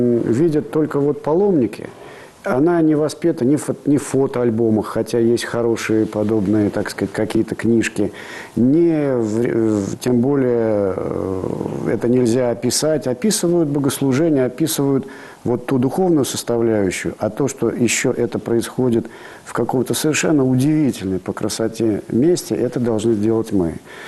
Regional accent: Moscow, Russia; хотя я городской мальчик, коренной москвич.

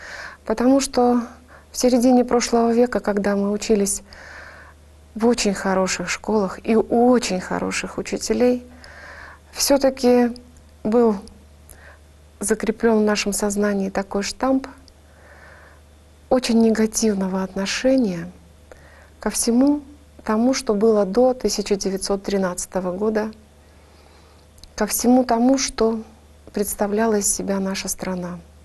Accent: Ural, Russia; этот вокзал служит их по сих пор в моем родном городе, как и во всех других городах уральских.

